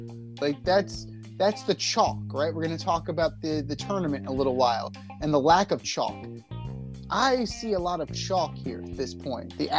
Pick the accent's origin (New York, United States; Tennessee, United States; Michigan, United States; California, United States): New York, United States; New York City; there's a certain level of hatred that comes with being a New Yorker. And being a member of New York City, right? And being somebody who lives here, somebody who you and I have cut our teeth living in New York City.